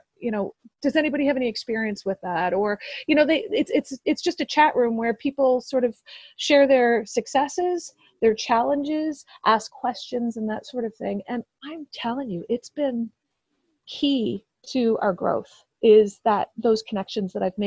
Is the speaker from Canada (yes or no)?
yes; Montreal, Quebec, Canada; also born or lived in Vancouver; now in Cape Breton, Canada; I have two daughters and a son, and I'm not originally from Cape Breton. However, I moved here from Vancouver and I was born and raised in Montreal.